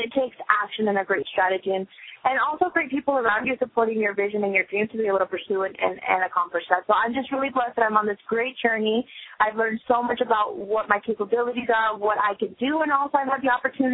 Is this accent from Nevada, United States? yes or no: yes; Las Vegas, Nevada, United States; They decided to bring it to Las Vegas. And we moved, and it kind of just Vegas grew on me. I was raised up in Vegas.